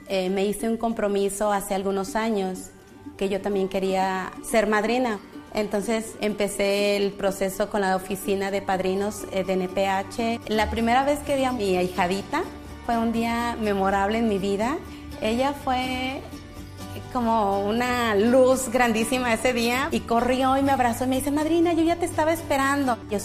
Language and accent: Spanish; Mexico City, Mexico; born there; Yo nací en la Ciudad de México.